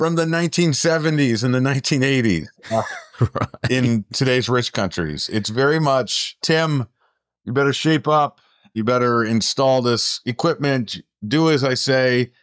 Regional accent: Chicago, Illinois, United States; What my hometown of Chicago was in the 60s and 70s.

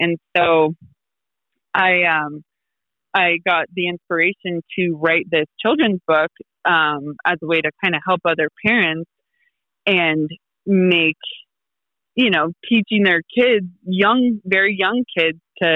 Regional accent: Colorado, United States; I am a Colorado native. I have two young kids, ages 5 and 3, and, you know, growing up in Colorado

